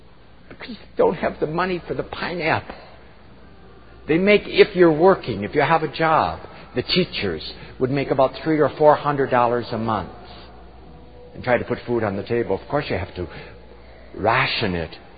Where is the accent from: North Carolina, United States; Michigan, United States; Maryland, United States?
Michigan, United States; Muskegon; born there; It's not my fault that I was born in Muskegon, Michigan, of a father and a mother who loved me